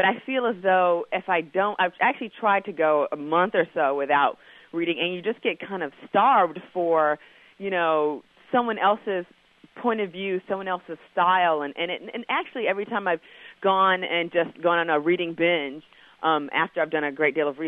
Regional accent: Kentucky, United States; One, I'm from Kentucky, and I just love when, you know, new Kentucky writers come out with things

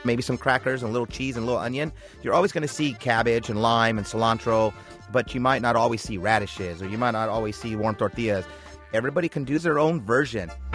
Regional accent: California, United States; I'm from California originally. My father's from Puerto Rico. My mother's from Mexico.

